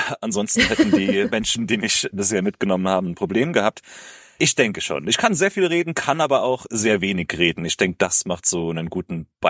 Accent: Saarland, Germany; du erwischst mich gerade in meiner Heimat im Saarland

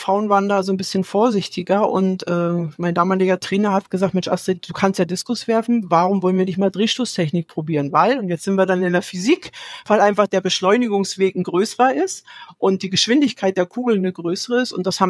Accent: Neubrandenburg, Mecklenburg-Vorpommern, Germany; weil ich dachte, ganz Neubrandenburg, meine Heimatstadt, lacht über mich

